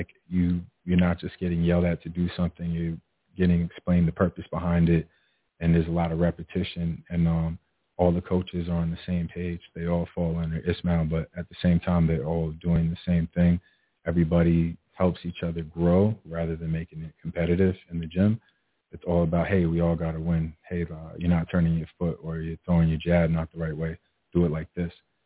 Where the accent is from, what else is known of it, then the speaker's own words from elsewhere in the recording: Rio Piedras, Puerto Rico; born there; No, I don't speak Spanish at all. I was born in Puerto Rico. I was born in Rio Piedra.